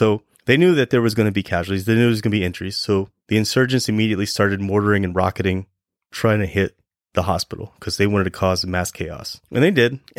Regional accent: Wahiawa, Hawaii, United States; born there; I was born in Waihewa, which is where Schofield is located. So I'm going home, right?

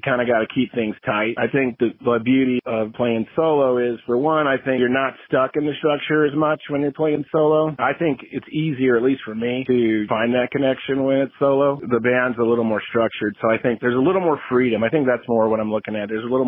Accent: Colorado, United States; moved away as an adult; I grew up in Colorado and I've been gone since my early 20s. I just moved back to Colorado within the last year. So even though I grew up here, I'm kind of in new territory.

